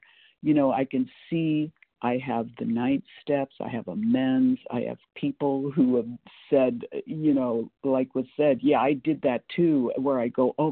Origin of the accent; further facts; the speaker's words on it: California, United States; now in Boise, United States; I pray every day for the people in my home state of California.